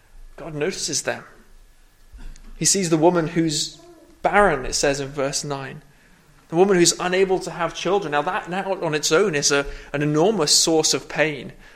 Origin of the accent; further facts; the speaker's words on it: Nepal; I was growing up in Nepal